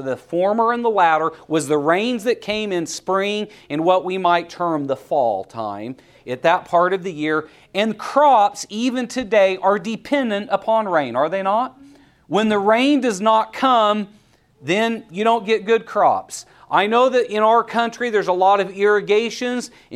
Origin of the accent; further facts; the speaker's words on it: Oregon, United States; Now, I am from Oregon originally, and I grew up with knowing what rain was. We had gentle showers of blessing in Oregon.